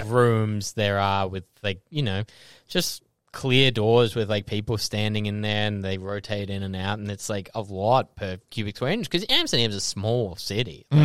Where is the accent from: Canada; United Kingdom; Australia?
United Kingdom; I am British